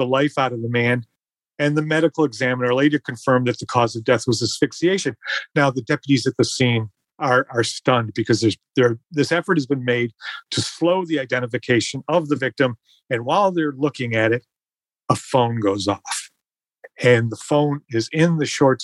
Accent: Rochester, New York, United States; So it was my hometown when I grew up.

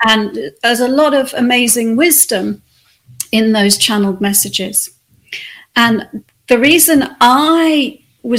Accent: Wirral, North West England, United Kingdom; also born or lived in Australia; I grew up in two different countries, England and Australia, actually. So I was born in England, in a place that barely anyone has heard of unless you come from England. It's called the Wirral

